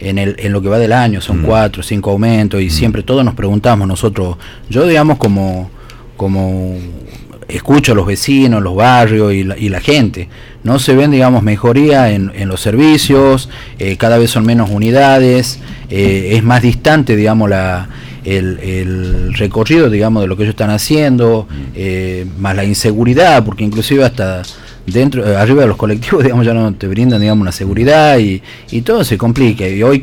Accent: Argentina; creo que como argentinos tenemos que estar más unidos

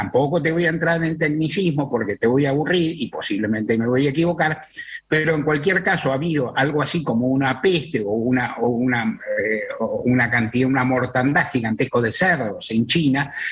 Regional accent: Argentina; de carne somos los argentinos

